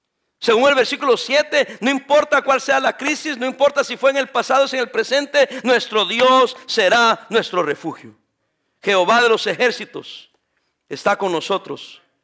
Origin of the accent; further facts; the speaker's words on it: El Salvador; now in United States; vine de El Salvador para ser ciudadano americano